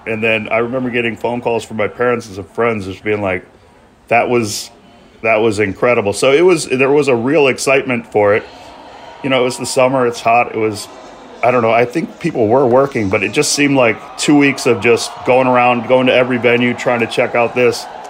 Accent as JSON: {"language": "English", "region": "Michigan", "country": "United States", "tie": "born or raised there", "moved": "yes", "lives_now": "Beijing, China", "said": "I grew up in Michigan, so it's a Detroit-style pizza place in Beijing."}